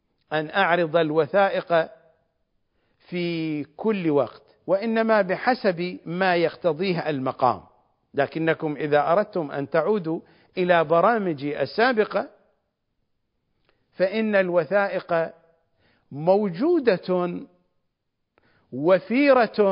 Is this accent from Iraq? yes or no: yes; Iraq; accent: Iraqi; السباريت في لهجتنا الشعبية العراقية السرابيت، بالضبط